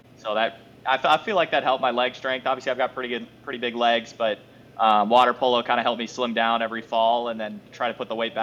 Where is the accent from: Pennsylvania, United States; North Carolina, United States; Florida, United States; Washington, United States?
Washington, United States; Tacoma; also born or lived in Gig Harbor; I am. I'm from Tacoma, Gig Harbor.